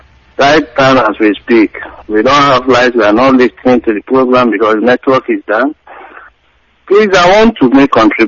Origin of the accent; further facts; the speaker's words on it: Anambra, Nigeria; from Anambra State.